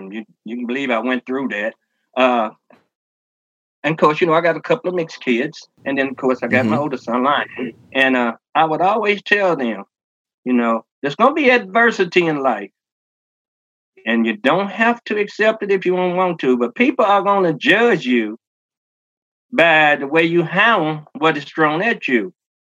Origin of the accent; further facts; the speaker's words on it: Eminence, United States; I do thank God I was raised up in Eminence, this small town